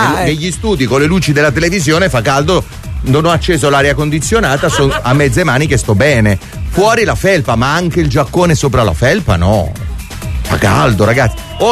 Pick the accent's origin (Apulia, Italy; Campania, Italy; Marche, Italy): Campania, Italy; Aversa; also born or lived in Naples; ho abitato lì 20 anni, la mia mamma ci abita ancora, però sono nato a Napoli, ma mi sento un po' aversano dentro perché ci ho fatto le scuole